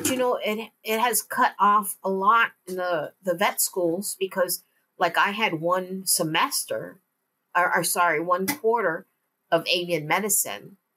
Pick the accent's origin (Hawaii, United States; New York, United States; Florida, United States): Hawaii, United States; I remember being that I'm from Hawaii and going to Western Ohio, which is like Port Recovery, for our first meeting.